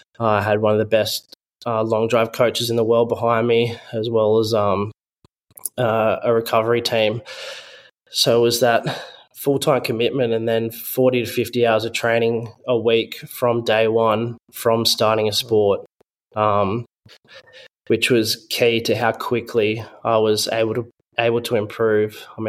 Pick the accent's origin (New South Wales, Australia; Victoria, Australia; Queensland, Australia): Queensland, Australia; Gold Coast; So I got pushed into my first amateur event, which was in my hometown on the Gold Coast.